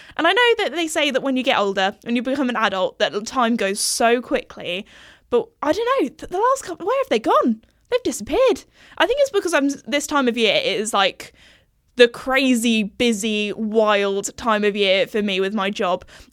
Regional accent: England, United Kingdom; sorry, I'm being very British here talking about the weather

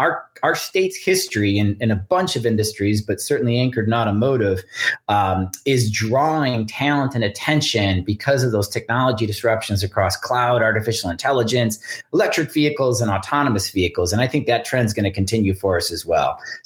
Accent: Detroit, Michigan, United States; and they heard I was from Detroit, and they got very excited.

